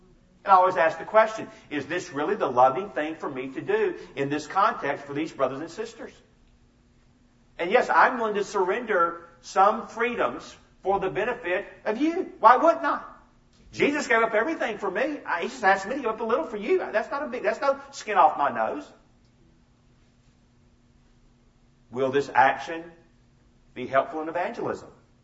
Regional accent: Georgia, United States; I first voted, and that was in 1976 as a Georgian who voted against Jimmy Carter. Amen. And he was, I'm from Georgia.

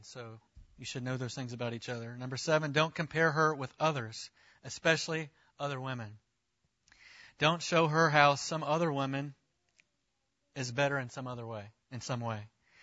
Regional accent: the South, United States; I grew up in the South where around guys who would kind of make jokes out of their wife.

